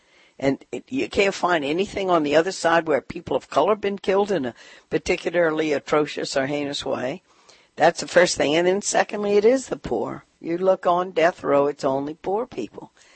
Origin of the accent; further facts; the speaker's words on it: Louisiana, United States; And I don't know, I'm from Louisiana. I'm one of the 10 southern states that does 80% of the executions.